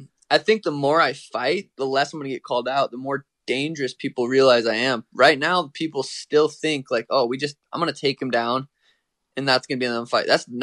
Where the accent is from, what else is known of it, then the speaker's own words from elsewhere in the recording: Ireland; But, I mean, my last name's … I am Irish, so it's, you know, makes sense.